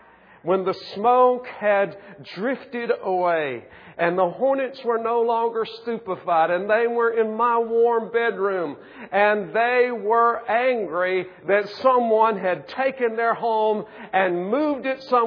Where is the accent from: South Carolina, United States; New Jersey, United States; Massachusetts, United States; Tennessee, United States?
South Carolina, United States; accent: South Carolina; I remember when I was a little boy, I was raised in South Carolina, and you probably hear it in my accent, and it was a very rural area